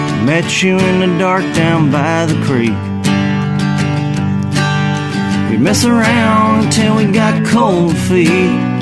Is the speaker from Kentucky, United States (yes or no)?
yes; Kentucky, United States; This one's called … We're from Kentucky, so It's about being on the road and missing home.